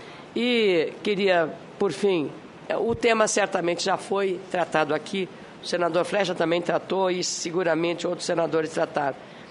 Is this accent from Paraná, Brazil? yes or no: no; Rio Grande do Sul, Brazil; eu sou do Rio Grande do Sul